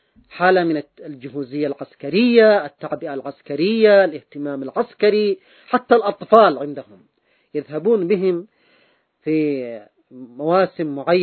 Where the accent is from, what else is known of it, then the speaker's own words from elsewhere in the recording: Yemen; عندنا في اليمن